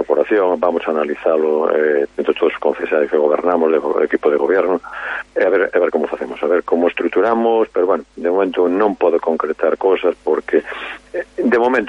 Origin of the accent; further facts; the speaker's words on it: Mondoñedo, Galicia, Spain; conozco todos os veciños porque nacín en Mondoñedo, criei-me en Mondoñedo